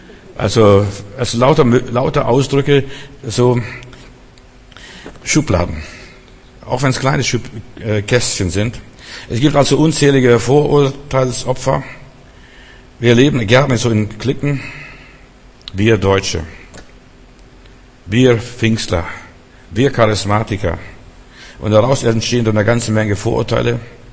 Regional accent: Germany; Ich bin ein Deutscher.

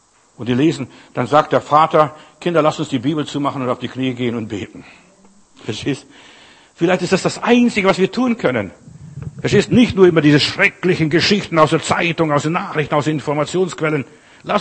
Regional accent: Windenburg, Klaipėda County, Lithuania; Bei uns, wo ich herkomme, Windenburg, das ist am Kurischen Haff

